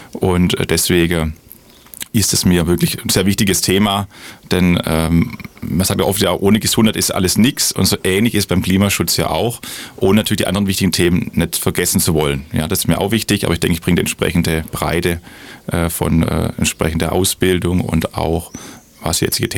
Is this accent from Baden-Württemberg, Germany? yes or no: yes; Baden-Württemberg, Germany; also ich komme ja aus der Region, bin ja im Landkreis auch aufgewachsen, schätze Schwäbisch Hall schon lange